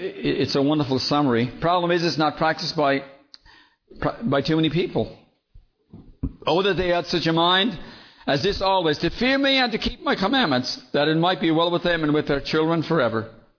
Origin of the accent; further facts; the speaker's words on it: Ireland; moved away as an adult; I grew up in Ireland, you know, and I left my family, a very close family I have over there, left it all behind to come over here